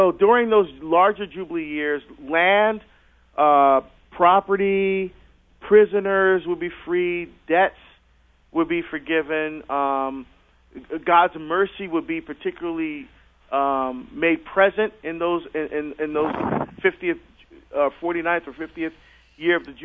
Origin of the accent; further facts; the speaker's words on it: Hillside, New Jersey, United States; No, I'm from Hillside, man, but Bloomfield's not too far.